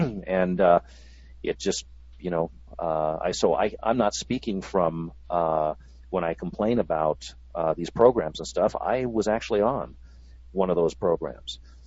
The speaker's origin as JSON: {"language": "English", "region": "California", "country": "United States", "tie": "born or raised there", "said": "I love California. I grew up in California. I adore the place."}